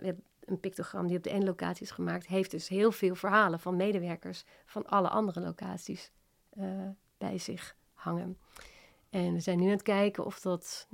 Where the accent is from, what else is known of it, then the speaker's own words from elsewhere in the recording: Hengelo, Overijssel, Netherlands; also born or lived in The Hague / Het Gooi; Zo op mijn 12e verhuisde ik. Dus ik ben geboren in Den Haag, dan gingen we naar Hengelo. En op mijn 12e verhuisden we naar het Gooi.